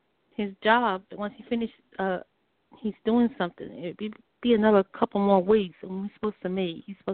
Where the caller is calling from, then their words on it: North Carolina, United States; I'm calling from North Carolina.